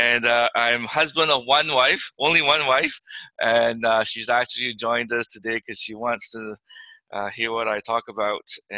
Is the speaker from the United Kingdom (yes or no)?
no; Canada; We're Canadian, right?